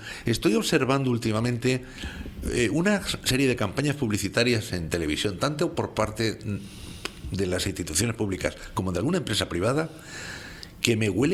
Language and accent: Spanish; Madrid, Community of Madrid, Spain; somos de Madrid. Porque tú que eres de Madrid como yo